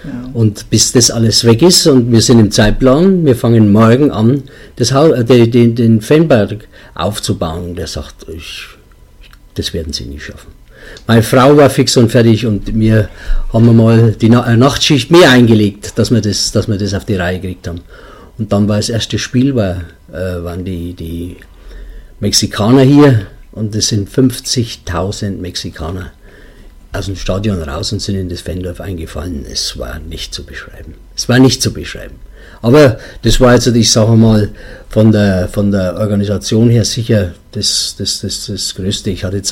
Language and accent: German; Wunsiedel, Bavaria, Germany; Das war in Wunsiedel in meiner Heimatstadt.